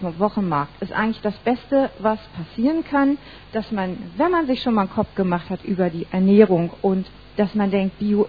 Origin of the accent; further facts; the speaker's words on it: East Germany, Germany; Ich komme ja nur aus dem Osten von Deutschland